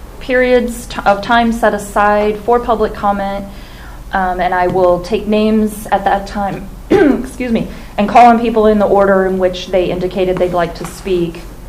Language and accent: English; York, Nebraska, United States; from York, Nebraska